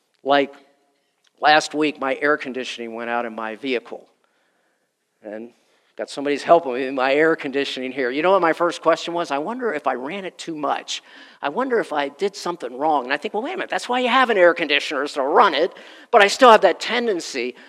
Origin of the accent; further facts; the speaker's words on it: East Coast, United States; now in Indiana, United States; See, I grew up on the East Coast, kind of in a sort of a city thing. So I wasn't into farming, but now I live in Indiana.